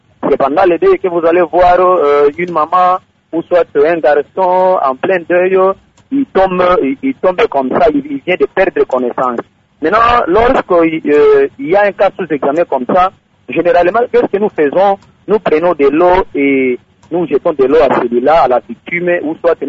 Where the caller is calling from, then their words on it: Kindu, Maniema, DR Congo; En principe, c'est ce que nous faisons ici chez nous à Kindou.